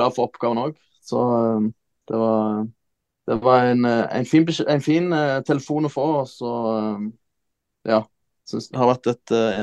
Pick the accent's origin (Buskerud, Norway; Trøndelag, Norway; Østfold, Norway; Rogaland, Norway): Rogaland, Norway; Jørpeland; Så jeg satt hjemme på Jørpeland, var på ferie hjemme, så jeg ble overraska.